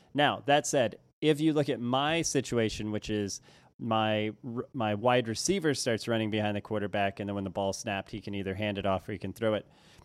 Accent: Florissant, Missouri, United States; me writing about being a 13-year-old growing up in Florissant, Missouri.

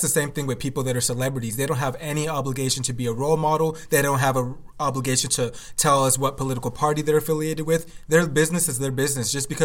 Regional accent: Nigeria; Especially us. We're Nigerian. Like, we're different.

